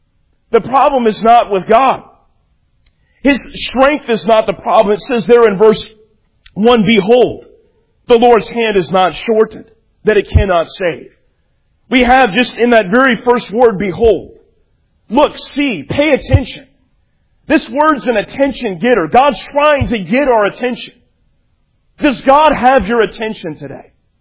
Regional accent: Kansas, United States; born there; I'm a big Kansas City Royals fan. I was born in Kansas. My grandfather was a big Royals fan

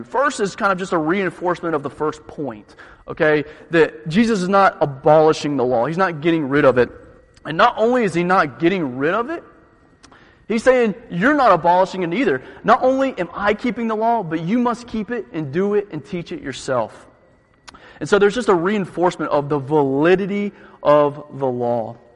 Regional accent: Georgia, United States; I grew up in South Georgia, about Austin, kind of the Bible Belt area, I would say.

